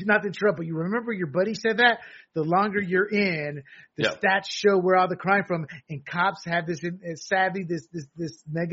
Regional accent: Panama; also born or lived in Fayetteville, North Carolina; I was born and raised in Panama as an American citizen. My dad was in the Special Forces community. Growing up, every kid on my street in North Carolina, Fayetteville, North Carolina

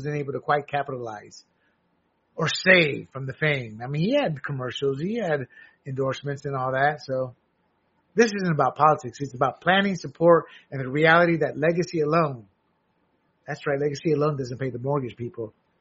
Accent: Panama; His move is to Panama, my home country.

